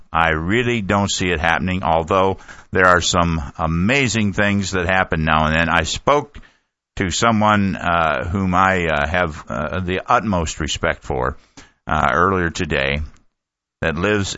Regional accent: Ohio, United States; And I'll always love Ohio. Was born and raised in Ohio

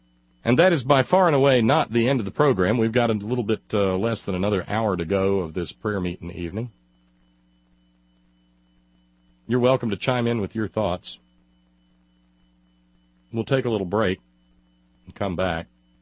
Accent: United States; I'm an American.

